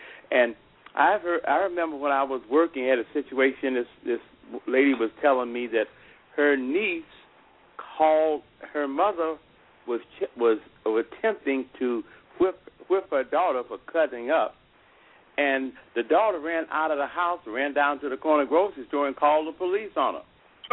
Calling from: Rockford, Illinois, United States; I'm calling you from Rockford.

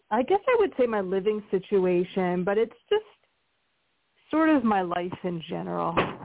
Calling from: Pennsylvania, United States; from Pennsylvania.

